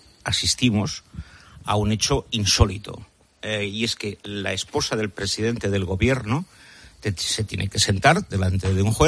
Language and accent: Spanish; Spain; Y a mí no me gusta, como español, ver a la mujer del presidente del gobierno sentada allí.